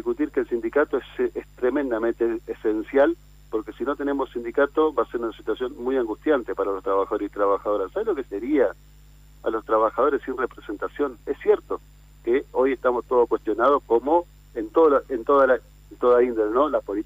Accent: Argentina; el derecho que tenemos como trabajadores y trabajadoras, fundamentalmente como argentinos.

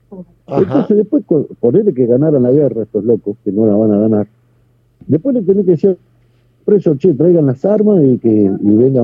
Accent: Pilar, Buenos Aires Province, Argentina; now in Ukraine; Yo soy de Pilar, provincia de Buenos Aires.

